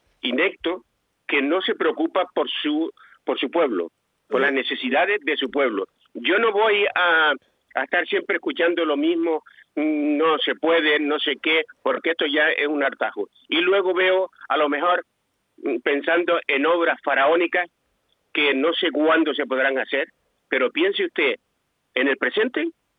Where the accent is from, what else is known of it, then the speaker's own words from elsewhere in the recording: Morro Jable, Canary Islands, Spain; cuando yo era pequeño, porque yo he estado, soy de Morro de toda mi vida